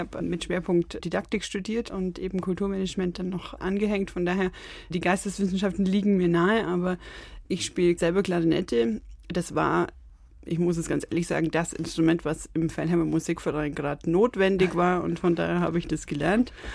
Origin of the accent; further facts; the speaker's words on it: Fellheim, Germany; Und es ist so, dass Fellheim mein Heimatdorf ist. Also ich bin da aufgewachsen